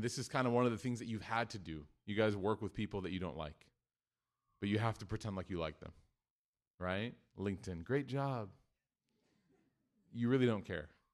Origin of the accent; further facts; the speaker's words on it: Midwest, United States; Growing up in the Midwest with a lot of Caucasian friends, I say the phrase Jesus Christ more than I'd like to admit.